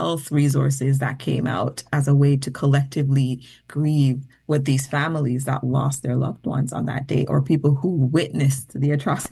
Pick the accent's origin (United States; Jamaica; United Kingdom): Jamaica; this is not my lived experience, growing up in Jamaica.